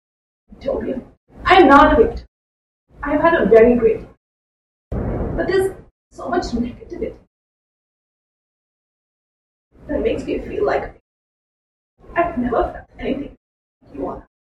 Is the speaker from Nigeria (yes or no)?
no; India; moved away as an adult; now in New York, United States; I was born and brought up in India.